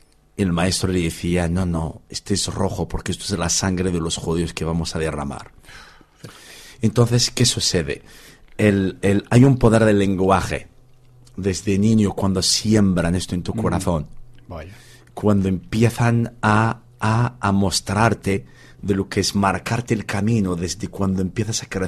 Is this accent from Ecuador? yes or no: no; Algeria; Yo crecí en Argelia, nací en Argelia y me encontré musulmán. Pero un día luego decidí de seguir a Cristo.